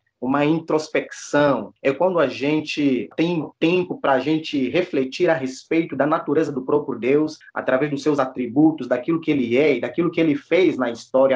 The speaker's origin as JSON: {"language": "Portuguese", "country": "Angola", "moved": "yes", "lives_now": "São Paulo, Brazil", "said": "quando eu vim de Angola para cá, eu me assustei com a velocidade das coisas aqui no Brasil, especialmente em São Paulo"}